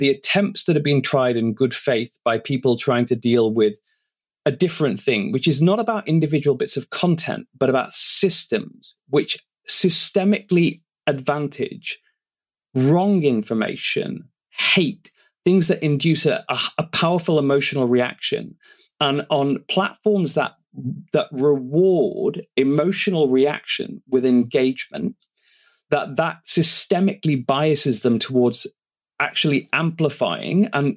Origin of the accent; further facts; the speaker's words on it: United Kingdom; I'm very British. I try very hard not to be grandiose about these things.